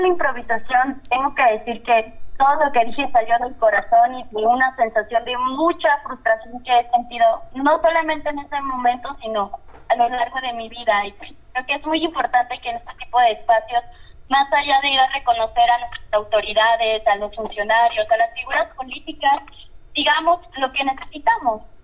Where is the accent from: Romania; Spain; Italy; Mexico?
Mexico; yo soy una joven mexicana de 23 años, estudiante